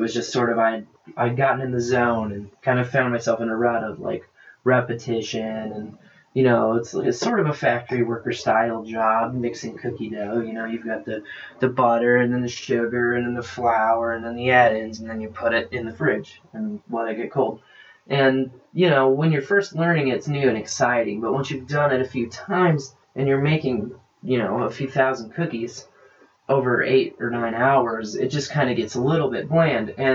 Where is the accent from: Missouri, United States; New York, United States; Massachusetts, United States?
Missouri, United States; Columbia; My narrow focus is that I'm from Columbia, Missouri